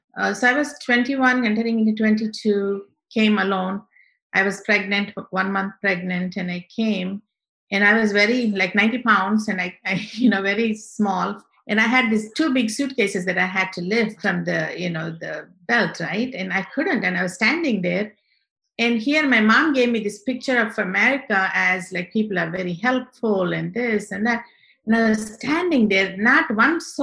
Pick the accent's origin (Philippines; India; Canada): India; moved away as an adult; now in United States; So I grew up in India, in a small town. My parents are missionaries in India